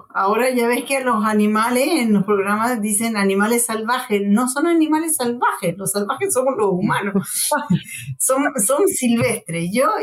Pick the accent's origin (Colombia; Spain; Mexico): Mexico; de hecho me vine huyendo de México a Barcelona, luego me voy a Chile y salgo huyendo de Chile para México